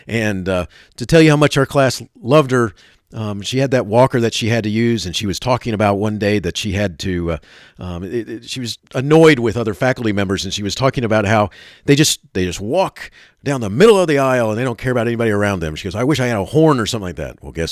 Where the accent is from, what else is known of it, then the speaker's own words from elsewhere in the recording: Florida, United States; I grew up in Florida, and in Florida at the time, they had three tracks.